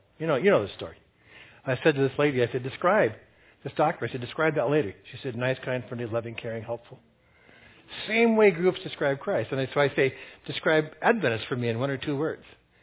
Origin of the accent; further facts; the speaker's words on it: California, United States; also born or lived in Long Island; And I'm from California, and I hardly knew anybody here.